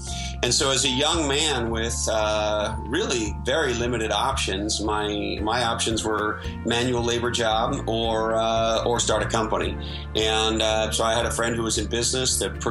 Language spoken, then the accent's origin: English; Montreal, Quebec, Canada; now in Toronto, Canada; I grew up in Montreal, Canada